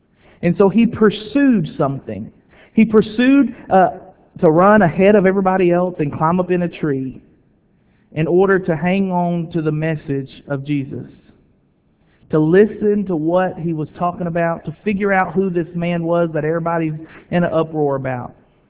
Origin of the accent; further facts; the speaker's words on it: Willisville, Arkansas, United States; I was raised in Willisville, Southwest Arkansas, way southwest, the middle of nowhere, Arkansas. Went to a very small school. I graduated with 43 people.